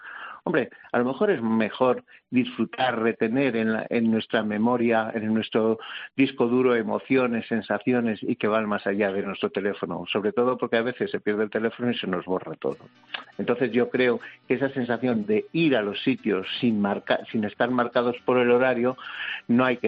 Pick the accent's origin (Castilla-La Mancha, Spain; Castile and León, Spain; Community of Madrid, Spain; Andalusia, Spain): Castile and León, Spain; los que somos castellano-leoneses y somos un poco más ásperos